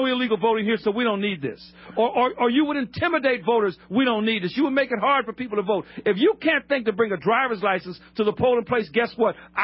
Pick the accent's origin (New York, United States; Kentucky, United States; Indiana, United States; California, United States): California, United States; born there; I should have been born in Missouri, but I was born in California.